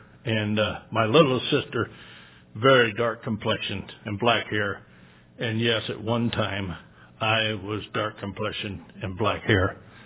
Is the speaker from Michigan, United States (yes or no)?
yes; Michigan, United States; Not really. I'm from Michigan